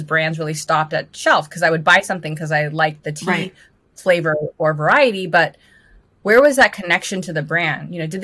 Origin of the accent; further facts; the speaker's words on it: Los Angeles, California, United States; And so my parents met in L.A. at UCLA. And I was born in Los Angeles, raised in Los Angeles.